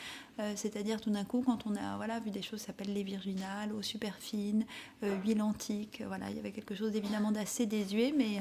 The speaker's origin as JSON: {"language": "French", "town": "Paris", "region": "Île-de-France", "country": "France", "tie": "born or raised there", "also_born_or_lived": "Beirut, Lebanon", "said": "Je suis née à Beyrouth, au Liban"}